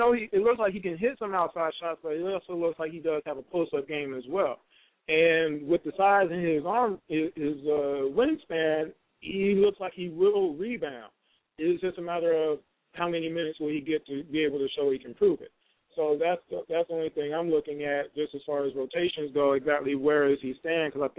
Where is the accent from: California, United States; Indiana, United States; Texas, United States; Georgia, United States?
Georgia, United States; Atlanta; I'm from Atlanta. Everybody knows this. Most people do.